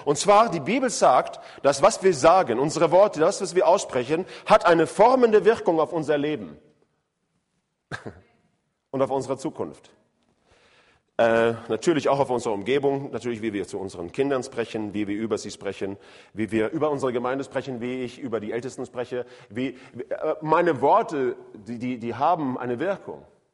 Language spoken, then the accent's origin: German; Norway; ich bin ja am Meer aufgewachsen.